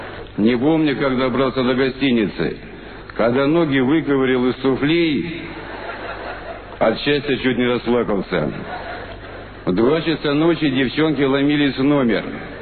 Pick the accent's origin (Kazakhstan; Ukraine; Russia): Russia; Saint Petersburg; я, как настоящий петербуржец, стоял один в стороне и медленно пил водку